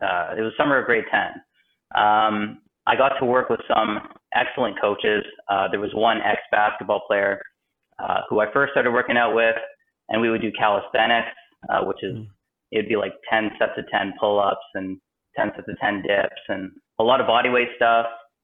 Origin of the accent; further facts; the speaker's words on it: Thunder Bay, Ontario, Canada; I'm from Thunder Bay, Ontario.